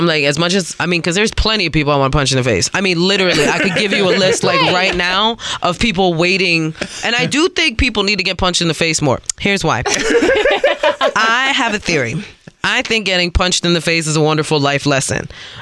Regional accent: New York City, New York, United States; I'm born and raised. I'm born and raised in South Bronx.

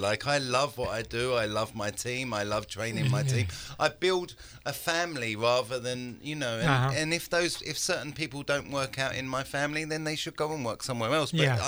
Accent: London, United Kingdom; I'm doing something in London also, like my hometown.

